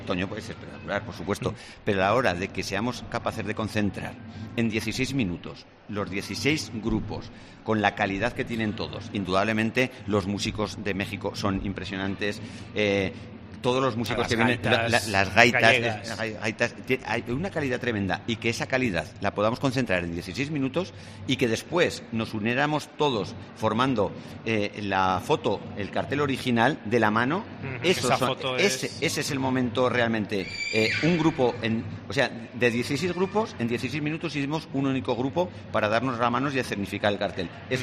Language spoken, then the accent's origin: Spanish; Jaca, Aragon, Spain; los que somos de Jaca toda la vida